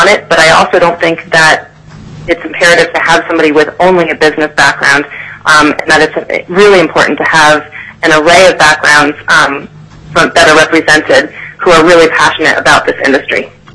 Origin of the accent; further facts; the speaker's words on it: Anchorage, Alaska, United States; I'm from Anchorage